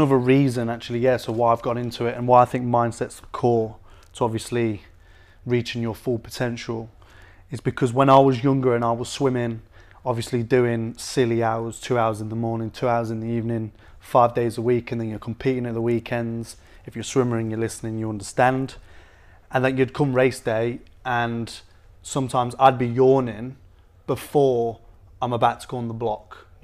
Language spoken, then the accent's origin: English; Leicester, East Midlands, United Kingdom; moved away as an adult; now in Australia; Well, I'm a British lad from a city called Leicester. Proud. And I've come over to Australia, as we all do.